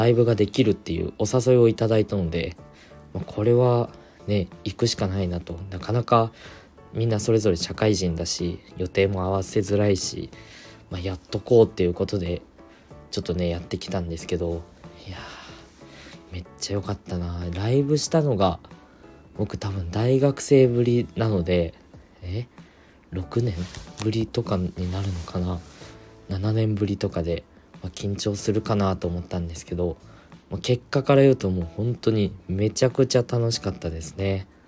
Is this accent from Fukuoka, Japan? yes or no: no; Shizuoka, Japan; 実家の方に帰ってまして、ちょうど1週間前かな、まあ、地元の静岡の方に帰ってたんですけど、